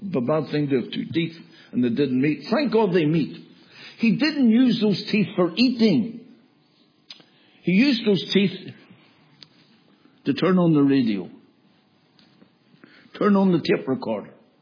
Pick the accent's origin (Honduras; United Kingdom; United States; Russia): United Kingdom; Belfast, Northern Ireland; born there; I was born on the Donegal Road in Belfast.